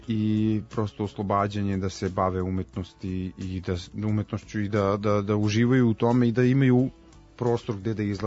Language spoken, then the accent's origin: Serbian; Svilajnac, Šumadija and Western Serbia, Serbia; now in Belgrade, Serbia; ja sam born and raised, nisam baš born, ali sam raised u Svilajncu, što naši kažu, odrastao sam u Svilajncu.